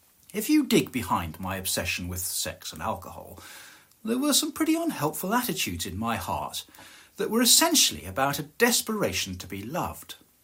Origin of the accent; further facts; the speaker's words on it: Scotland, United Kingdom; Rowan Williams has a quip about the English, which as a Scot I rather like.